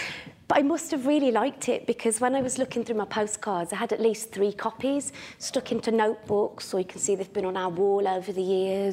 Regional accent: Dudley, West Midlands, United Kingdom; So, my partner and I, we're both from Dudley, and we went our separate ways to university. I went to Scotland and he went to Aberystwyth.

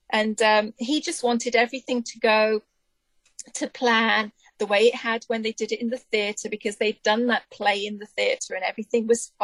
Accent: United Kingdom; I'm a Marilyn fan and I'm British and it's a British film and all this sort of stuff.

